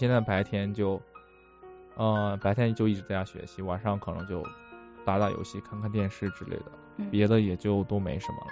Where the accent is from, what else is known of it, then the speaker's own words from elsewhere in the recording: Xi'an, Shaanxi, China; 我不是南方人，我是西安人，我北方人。